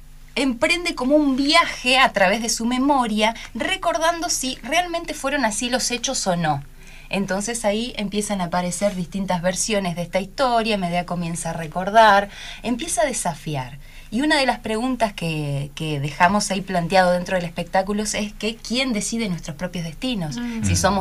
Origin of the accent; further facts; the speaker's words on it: Paraná, Entre Ríos, Argentina; No, somos de acá de Paraná